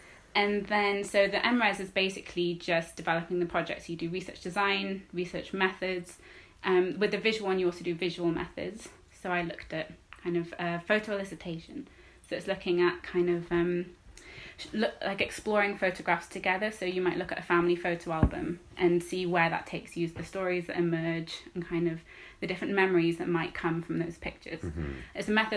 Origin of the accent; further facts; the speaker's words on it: Wales, United Kingdom; I grew up in Wales. My mum's Welsh and my dad's Ukrainian.